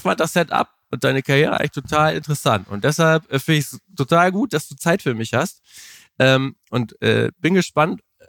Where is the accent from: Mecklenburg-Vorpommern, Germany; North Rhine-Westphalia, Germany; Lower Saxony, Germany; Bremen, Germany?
Lower Saxony, Germany; Melle; Ich sitze heute in einer Kinderspielarena im Osnabrücker Umland, genauer gesagt in meiner Heimatstadt Melle.